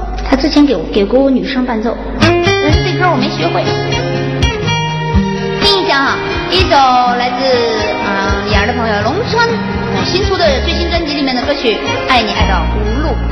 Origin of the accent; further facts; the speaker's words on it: Northeast China, China; 真纳闷，我身为东北人，蒙古的魂